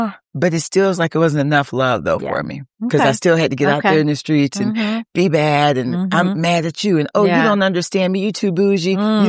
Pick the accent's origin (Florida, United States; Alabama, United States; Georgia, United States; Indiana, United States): Florida, United States; St. Petersburg; also born or lived in Clearwater; I was born in Clearwater, Florida. Left home at age 10. I ran away at age 10 due to my mother fought with substance abuse. So from Clearwater, I went to St. Petersburg, Florida.